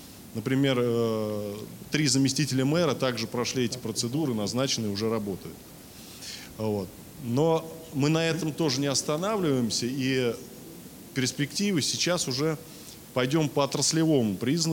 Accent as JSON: {"language": "Russian", "region": "Nizhny Novgorod Oblast", "country": "Russia", "said": "я из Нижегородской области."}